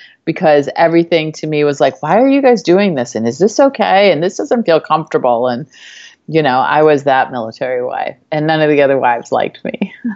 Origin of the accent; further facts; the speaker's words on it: Chicago, Illinois, United States; also born or lived in Pennsylvania / Ohio; I was born in Pennsylvania. I lived there like 3 months. And then my dad was a radio guy, and we moved to Ohio. And then I got really sick in Ohio as a baby. And then I don't remember any of that. And then we moved to Chicago.